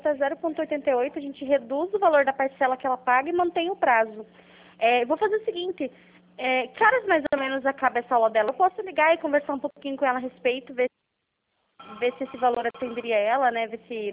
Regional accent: Curitiba, Paraná, Brazil; Não, eu sou de Curitiba.

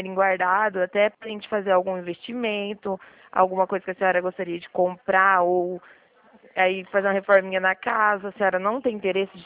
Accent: Dracena, São Paulo, Brazil; eu sou aqui de Dracena, estado

